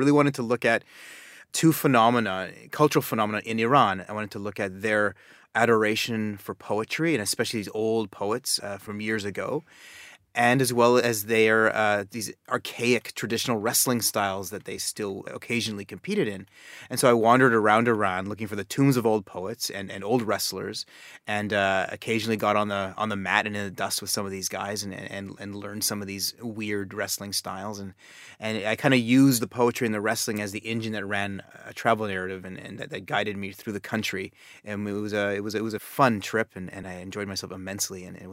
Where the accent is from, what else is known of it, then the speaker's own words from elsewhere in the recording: Calgary, Alberta, Canada; My city in Canada, Calgary, is really, you know, it's a smallish city where we were a little more than a million now, and we were much less when I was growing up.